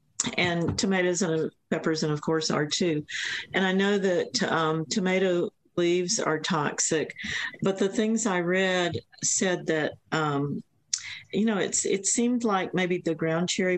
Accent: Southeast, United States; I grew up in the Southeast, and I don't really know that many people who've grown ground cherries.

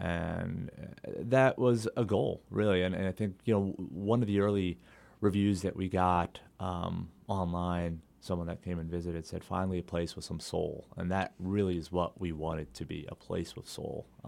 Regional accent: Pennsylvania, United States; So originally from the Lehigh Valley, and always used to, when I come back from New York, visit J.P. O'Malley's

